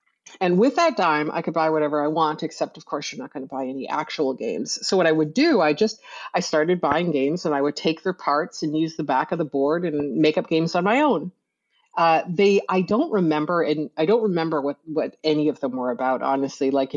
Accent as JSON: {"language": "English", "town": "Ogdensburg", "region": "New York", "country": "United States", "tie": "born or raised there", "said": "I grew up in Northern New York, I should add, which is Certec, was located in Ogdensburg, New York."}